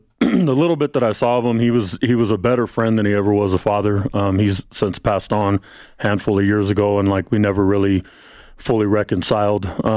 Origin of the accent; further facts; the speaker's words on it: Fresno, California, United States; Originally from Fresno, California. It's a little no-name town in the middle of nowhere.